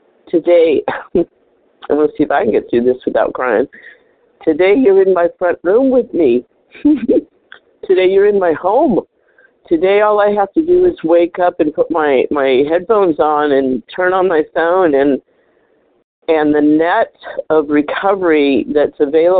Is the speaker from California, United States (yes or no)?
yes; California, United States; Hi, good morning. … I'm from California, and I am a member of Vision